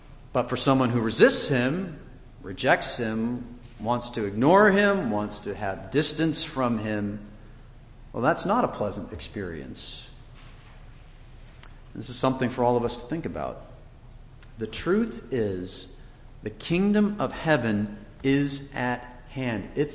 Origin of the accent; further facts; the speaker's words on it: Washington, United States; Whereas my home state of Washington, or one of the Midwestern states, those are far away.